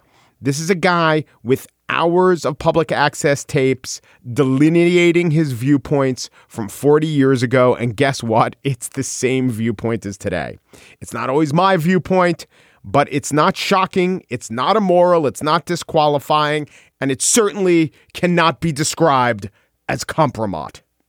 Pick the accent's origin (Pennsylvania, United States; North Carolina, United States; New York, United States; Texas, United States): New York, United States; I am from New York. I know a lot about the New York housing market.